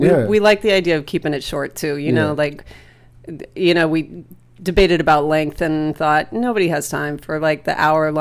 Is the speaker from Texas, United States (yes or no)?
yes; Texas, United States; Yeah, I'm from small town East Texas, and couldn't wait to get the hell out of there